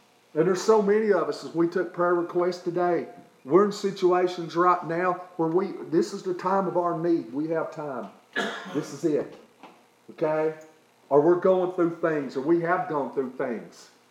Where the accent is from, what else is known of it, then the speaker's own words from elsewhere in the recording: Tennessee, United States; I grew up in East Tennessee, and there was a family there.